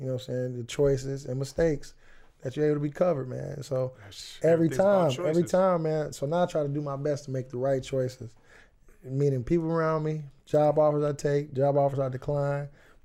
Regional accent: Muskegon, Michigan, United States; I'm from Muskegon, bro. Like that's crazy.

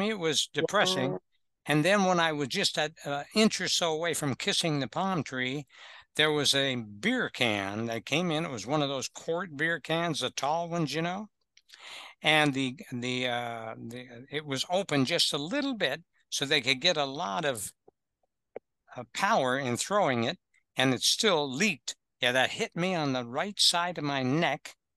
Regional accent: Canada; I'm originally from Canada, but I was the runaway.

